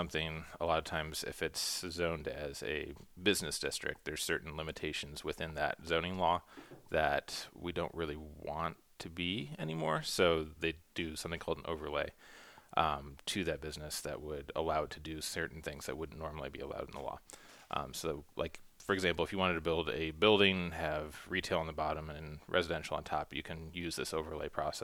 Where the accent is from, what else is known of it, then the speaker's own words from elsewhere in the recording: Toledo, Ohio, United States; Like, I grew up in Toledo. There weren't typically huge development cases because it was Toledo and it was a losing population quickly when I was growing up.